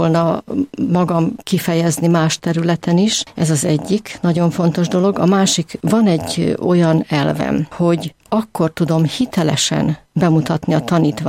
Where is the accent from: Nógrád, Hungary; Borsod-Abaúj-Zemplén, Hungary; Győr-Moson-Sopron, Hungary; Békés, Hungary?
Békés, Hungary; Endrőd; born there; 1951-ben születtem egy kis faluban, Békés megyében, Endrődön, Viharsarok